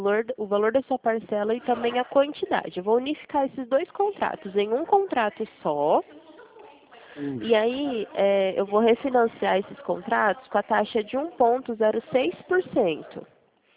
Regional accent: Presidente Prudente, São Paulo, Brazil; eu sou de Presidente Prudente, tá? De São Paulo.

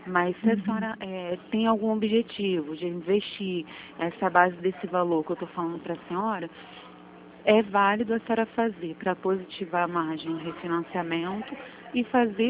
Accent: Santa Cruz, Rio de Janeiro, Brazil; eu sou daqui da de Santa Cruz, porque eu fico aqui perto da agência mesmo de Santa Cruz, dentro do shopping.

